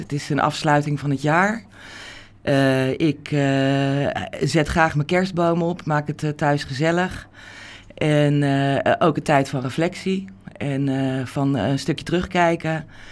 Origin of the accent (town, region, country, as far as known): The Hague, South Holland, Netherlands; born or raised there; also born or lived in Rotterdam